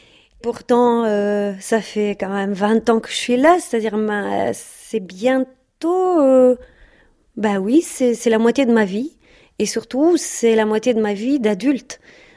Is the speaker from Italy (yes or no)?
yes; Italy; accent: Italian; French is a second language; En fait, on a entendu mon accent, mais on n'a pas entendu ma demande. Malgré le temps qui passait, eh ben, j'ai toujours droit au stéréotype de l'italienne.